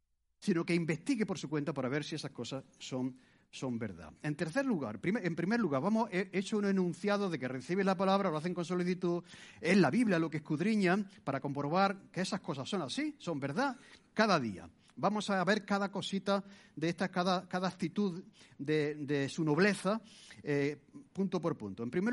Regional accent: Martos, Andalusia, Spain; cuando comenzó la iglesia en mi pueblo, pues se comenzó al mismo tiempo una iglesia en un pueblo de al lado. Yo soy de Martos

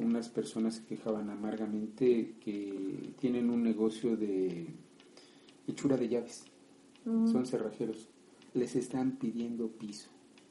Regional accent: Mexico; somos mexicanos

